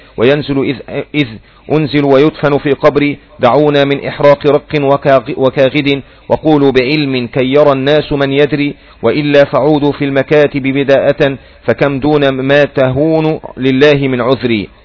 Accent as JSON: {"language": "Arabic", "country": "Yemen", "said": "عندنا في اليمن"}